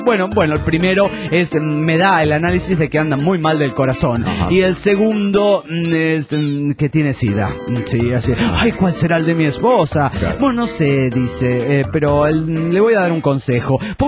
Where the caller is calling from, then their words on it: Quebec, Canada; Hola, soy … de Quebec, Canadá.